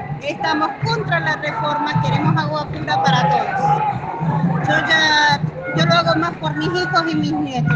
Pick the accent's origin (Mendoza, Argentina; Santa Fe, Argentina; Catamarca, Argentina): Mendoza, Argentina; Las Heras; soy de Las Heras, Mendoza, estoy con mis hijas. Somos mendocinas